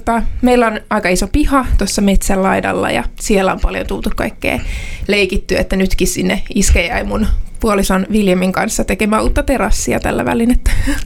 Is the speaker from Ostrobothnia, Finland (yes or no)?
yes; Vaasa, Ostrobothnia, Finland; moved away as an adult; now in Helsinki, Finland; Mä oon Järbystä, aika läheltä Strömsötä, ja siellä on lapsuuteni viettänyt